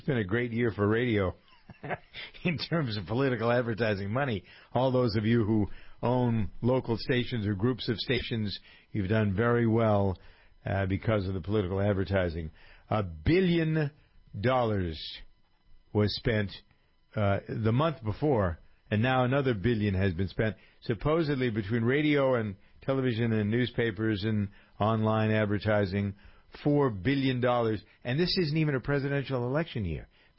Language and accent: English; Framingham, Massachusetts, United States; my friend who's chairman of the city council in my hometown of Framingham.